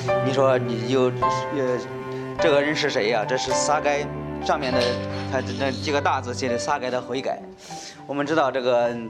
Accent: China; 在我们中国人，我们说替这个当时这个中国最人最恨的也是

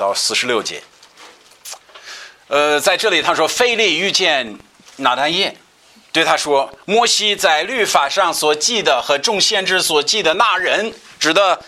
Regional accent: United States; Chinese is a second language; 经常像我们外国人听到的借口是，在你们美国人大家都是信主，所以你们信仰很简单。我说你肯定是没去过美国这样说的。

